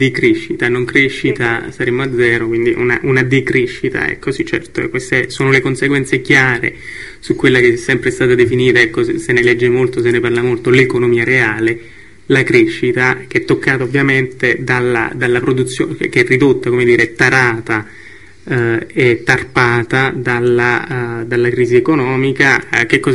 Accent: Campania, Italy; io sono campano, quindi almeno dalle mie parti, quando è stato introdotto l'euro, c'erano urla di dolore per strada

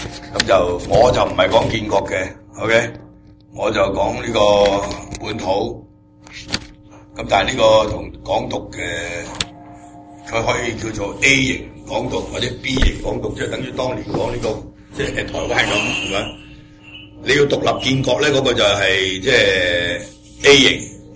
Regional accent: Hong Kong; 我唔系中国人，我系香港人。

